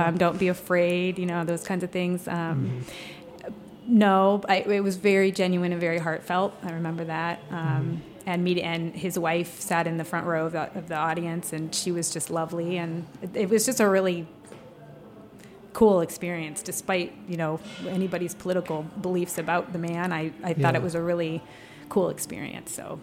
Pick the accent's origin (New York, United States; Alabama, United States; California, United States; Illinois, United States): Illinois, United States; Monmouth; I went to college in my hometown. It's called Monmouth College in a little tiny town in Illinois where I grew up, Monmouth, Illinois.